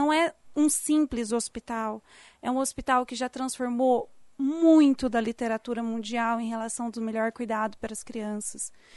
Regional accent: Mato Grosso, Brazil; moved away as an adult; Eu, por exemplo, eu saí lá do Mato Grosso, larguei minha família inteira para trás, larguei toda a minha estrutura

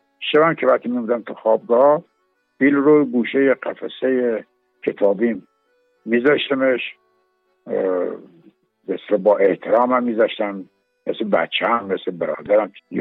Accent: Kerman, Iran; born there; من در سال 1324 در کرمان به دنیا آمدم.

